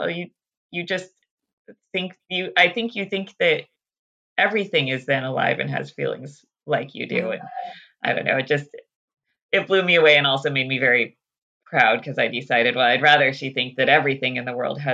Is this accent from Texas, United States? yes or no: no; Santa Cruz, California, United States; I grew up in Santa Cruz, so I you know, grew up with the environmental surroundings and kind of the community connection to place and to the environment that we have here in Santa Cruz.